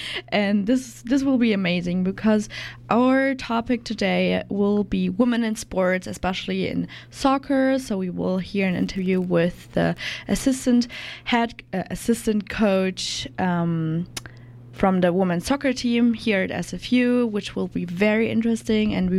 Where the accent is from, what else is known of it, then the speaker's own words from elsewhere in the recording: Germany; because I'm from Germany and currently staying at a host family.